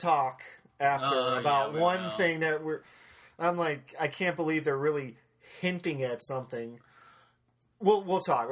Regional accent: Cleveland, Ohio, United States; I said, I'm from Cleveland. Superman's from here, too.

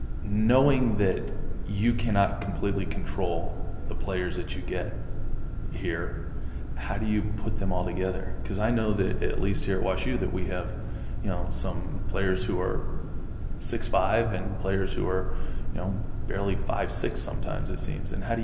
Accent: Germany; English is a second language; now in United States; growing up in Germany, we were taught to play very physically.

